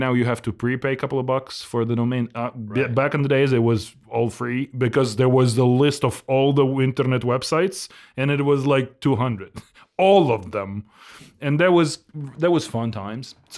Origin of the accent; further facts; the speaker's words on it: Ukraine; English is a second language; I come from Ukraine. My first time in Texas, by the way.